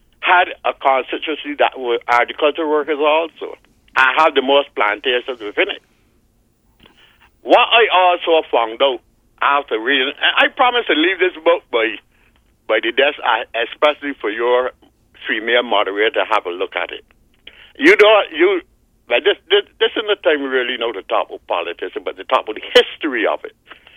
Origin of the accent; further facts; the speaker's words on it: Barbados; growing up in St. Joseph, during the peak period when the Democratic Labour Party was doing well